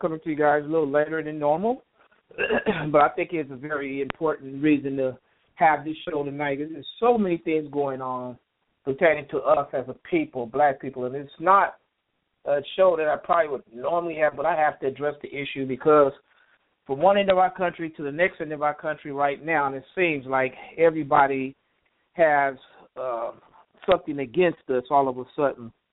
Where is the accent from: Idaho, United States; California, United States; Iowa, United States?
California, United States; Los Angeles; they said one person sent me a paper because I'm from Los Angeles.